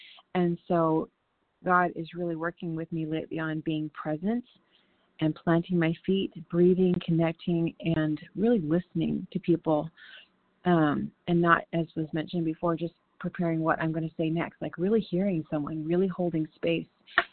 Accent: Michigan, United States; from Michigan

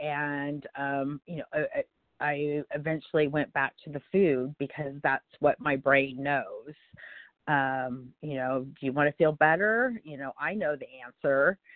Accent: California, United States; I'm from California.

